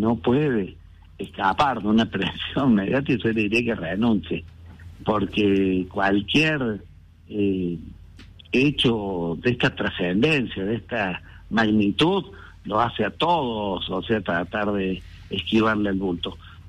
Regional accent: Córdoba, Argentina; Yo vivía en Río Cuarto, o sea, soy de Córdoba, pero me instalaba en Río Cuarto todas las semanas

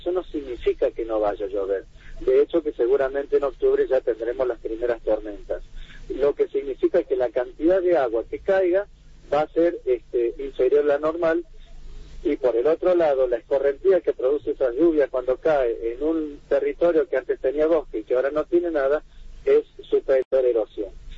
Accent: Villa Dolores, Córdoba, Argentina; Yo cuando era chico y del lado de Tras la Sierra, yo soy de Villa Dolores

